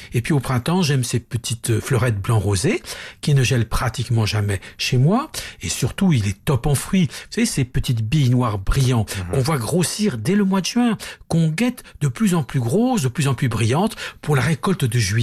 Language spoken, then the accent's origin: French; Bourgogne-Franche-Comté, France; Alors, moi, comme je suis du Morvan, donc un peu bourguignon